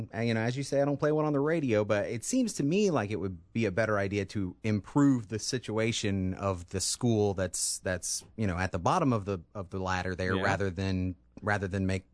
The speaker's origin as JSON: {"language": "English", "town": "Houston", "region": "Texas", "country": "United States", "said": "I'm from Houston originally"}